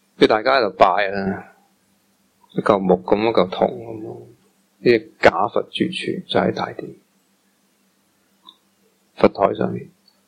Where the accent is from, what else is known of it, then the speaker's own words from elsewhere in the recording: Hong Kong; 时至今日，我哋香港人可以讲话福报好啦